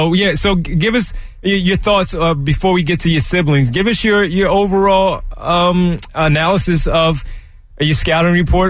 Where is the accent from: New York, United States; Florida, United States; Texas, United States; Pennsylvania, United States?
Pennsylvania, United States; Winfield; I'm from Winfield, he's from Parkside.